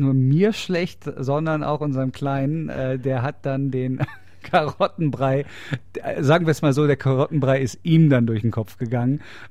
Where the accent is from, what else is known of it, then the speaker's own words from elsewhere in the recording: Germany; ich komme aus Deutschland, da mache ich nicht so Unterscheidungen